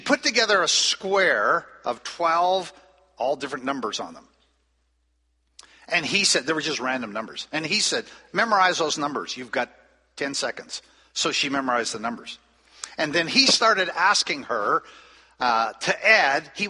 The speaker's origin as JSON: {"language": "English", "region": "New Brunswick", "country": "Canada", "tie": "born or raised there", "said": "I grew up in New Brunswick, which is about, when I grew up, about 50% French. And so half my classmates spoke French"}